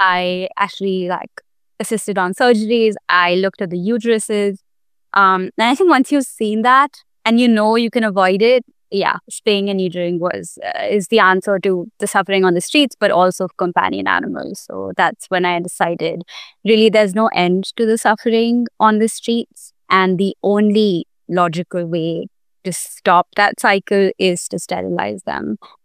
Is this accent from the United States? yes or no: no; Delhi, India; also born or lived in Mumbai; So I was born in India, in Bombay, and I grew up in Delhi.